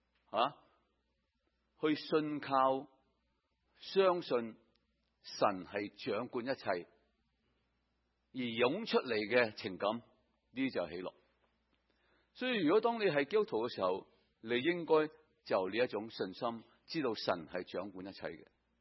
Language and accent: Cantonese; Guangdong, China; 我哋广东人可以有时讲话好开心。